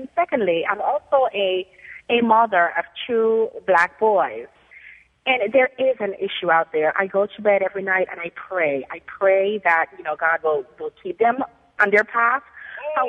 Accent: Jamaica; I'm from Jamaica. I've never smoked it, but because we respect ourselves and our parents, and we had a little thing that's called healthy fear of our parents.

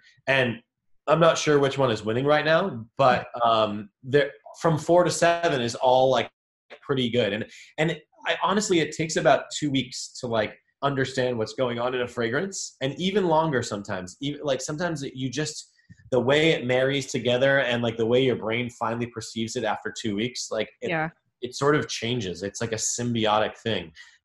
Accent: Boston, Massachusetts, United States; You know, Kavi's from Jersey, I'm from Boston.

